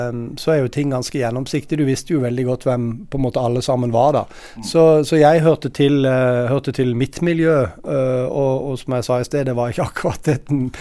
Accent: Agder, Norway; Og så er jo jeg er jo sørlending da, ikke sant?

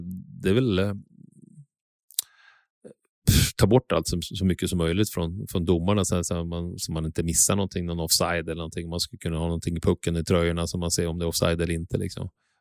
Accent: Örnsköldsvik, Västernorrland County, Sweden; jag har ju jättekul när jag är hemma i Övik. Det är bara att jag inte hinner hem så ofta.

